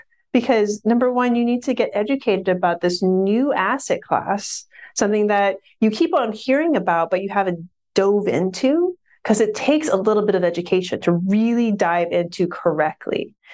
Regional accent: Hawaii, United States; and I'll save you me growing up in Hawaii and all that stuff for later date.

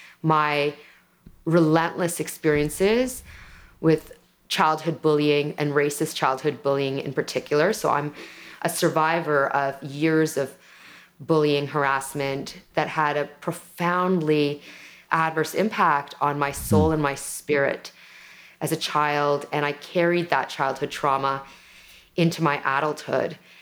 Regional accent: Canada; my parents immigrated from India to Canada. I'm Canadian. You're going to hear the Canadianisms in me. Like I'm literally sitting in Toronto, staring at the CN Tower.

